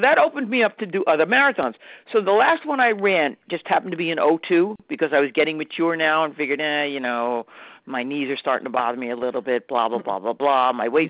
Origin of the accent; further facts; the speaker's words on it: New Jersey, United States; I said, I'm from Jersey. I said, I live 30 minutes away.